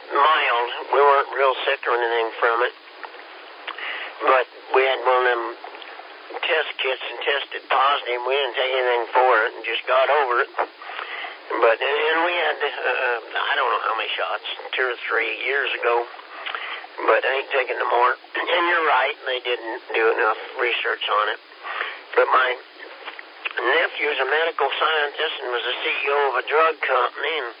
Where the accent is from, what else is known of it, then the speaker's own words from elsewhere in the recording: Kansas, United States; Of course, we're from Kansas, and I'm a little slow.